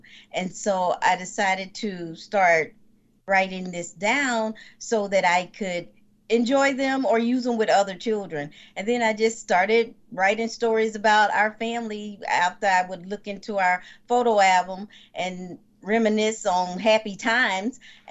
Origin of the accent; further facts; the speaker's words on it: Hickman, Kentucky, United States; I was born and raised in Hickman, Kentucky. And so in the summertime, a lot of our friends and cousins would come back to Kentucky.